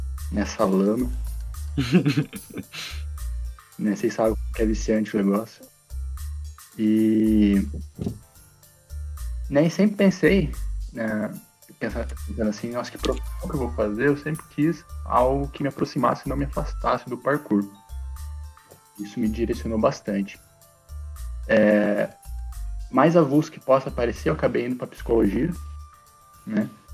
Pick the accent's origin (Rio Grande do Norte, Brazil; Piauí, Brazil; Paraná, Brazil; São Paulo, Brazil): São Paulo, Brazil; São José dos Campos; quem me conhece, né? … Sou de São José dos Campos, nativo do Vale.